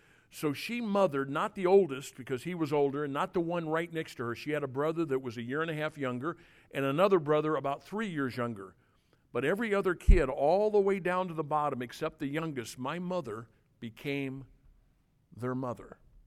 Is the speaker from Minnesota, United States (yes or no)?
no; St. Louis, Missouri, United States; And I was born, and I was born in St. Louis. And then, in 1960, my little sister was born. Well, we grew up eventually.